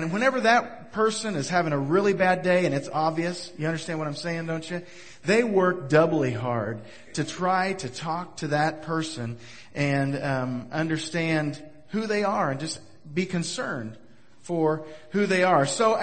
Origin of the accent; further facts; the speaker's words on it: Missouri, United States; I grew up in Northwest Missouri. I went to college in Northwest Missouri. And I was working as a chemist in Kansas City.